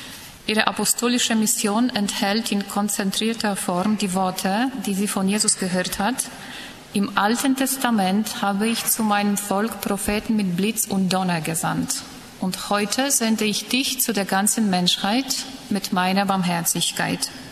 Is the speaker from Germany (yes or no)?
no; Krakow, Lesser Poland, Poland; German is a second language; Aber heute spreche ich Deutsch. Ja, ich komme aus Krakau in Polen